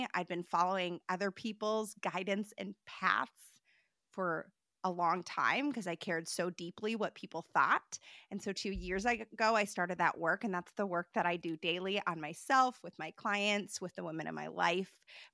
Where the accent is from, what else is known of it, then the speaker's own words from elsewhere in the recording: Minnesota, United States; born and raised in Minnesota, living 5 minutes from my family, back in the school district that I grew up